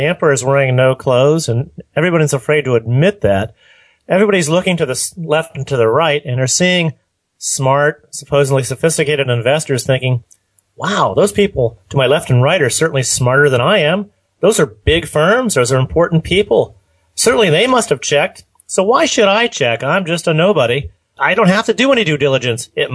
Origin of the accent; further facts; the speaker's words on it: Pennsylvania, United States; I grew up in Pennsylvania hunting.